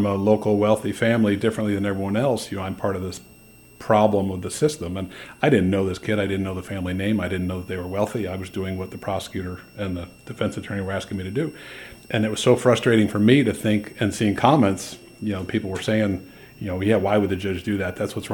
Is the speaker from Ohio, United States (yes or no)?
yes; Ohio, United States; From somebody that did not want to live in Ohio, I grew up in Ohio and I left and swore I'd never come back.